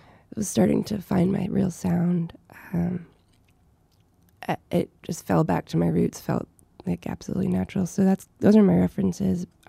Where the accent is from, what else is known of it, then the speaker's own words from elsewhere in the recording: Long Island, New York, United States; I grew up in Long Island, New York.